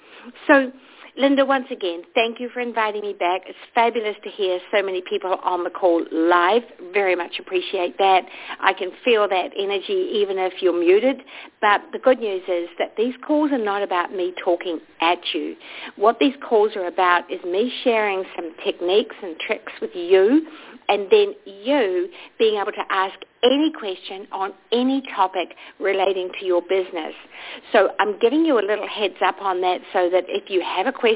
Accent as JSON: {"language": "English", "country": "New Zealand", "lives_now": "Los Angeles, United States", "said": "Well, I'm not originally from Los Angeles. I'm originally from a little country called New Zealand, but I've been in the United States now for 10 years."}